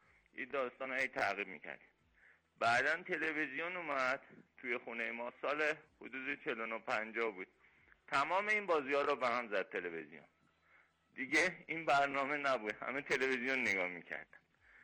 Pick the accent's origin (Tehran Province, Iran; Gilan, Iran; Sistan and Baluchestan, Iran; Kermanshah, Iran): Kermanshah, Iran; من اصالتاً کرمانشاهی هستم. دهه 40 و 50 یادم میاد که اون موقع ما توی خونه ای بودیم که پدر بزرگم هم اونجا ساکن بود، با عمومم توی خونه زندگی میکردیم.